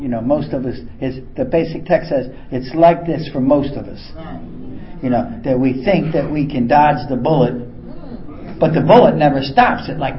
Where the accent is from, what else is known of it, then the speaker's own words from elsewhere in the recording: East Coast, United States; I was the kid from the East Coast, and they were all from the West Coast.